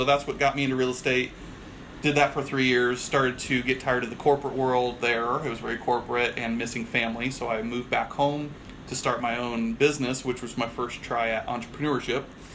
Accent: Illinois, United States; I'm from Illinois, very small town, from the sticks of Illinois.

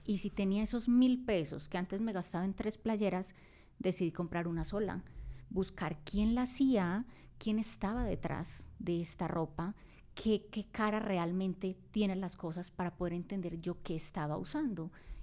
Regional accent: Colombia; now in Mexico; yo soy colombiana, pero ya llevo 15 años aquí

